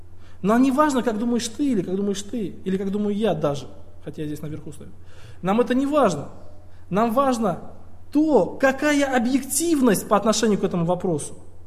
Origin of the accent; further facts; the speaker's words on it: Tolyatti, Samara Oblast, Russia; moved away; Я приехал сюда из России. Из Тольятти.